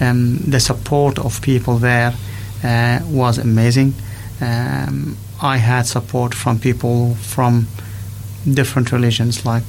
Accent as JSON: {"language": "English", "country": "Syria", "said": "they know that I'm from Syria, they knew I am Muslim"}